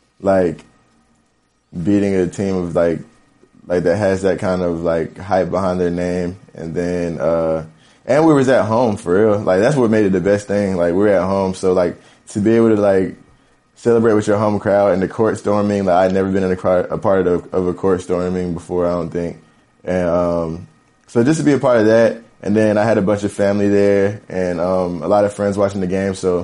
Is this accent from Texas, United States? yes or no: no; Greensboro, North Carolina, United States; Like, growing up in Greensboro, you know, you may get to leave class early to go to the ACC tournament